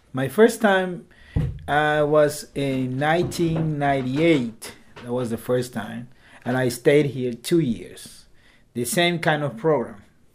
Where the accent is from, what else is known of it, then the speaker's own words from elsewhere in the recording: Peru; now in Greenport, United States; I am from Peru, and I immigrated here in 2004.